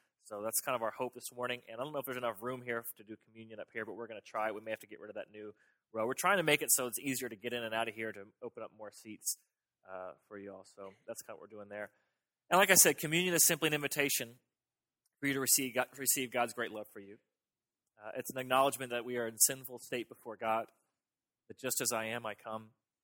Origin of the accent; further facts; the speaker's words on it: United States; That you have not pursued me simply because I'm an American